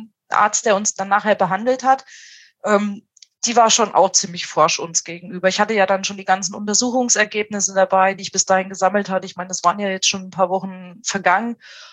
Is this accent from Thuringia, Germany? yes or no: yes; Thuringia, Germany; wir sind beide aus Thüringen